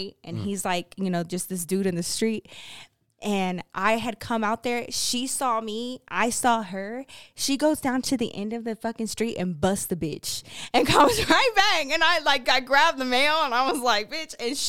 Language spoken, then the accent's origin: English; Texas, United States; Well, I am from Texas, my love. What you expect?